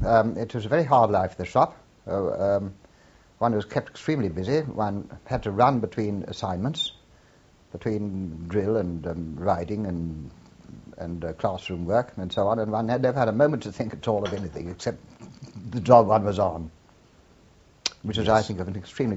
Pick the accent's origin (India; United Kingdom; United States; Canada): India; born there; I was born in India of Indian Army parents, and my grandfather, again, was a soldier, and but before him there were other soldiers.